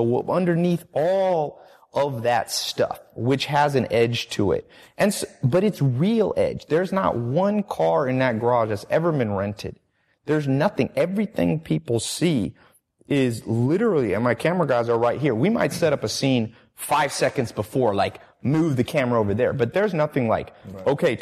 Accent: North Carolina, United States; also born or lived in Long Beach / San Diego; I grew up around all projects and stuff. I grew up in North Carolina, Long Beach, even San Diego where I was. So a lot of gang stuff.

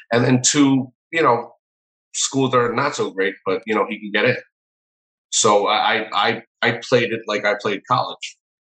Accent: New York City, New York, United States; I grew up in New York City, and I'm a product of the public school system.

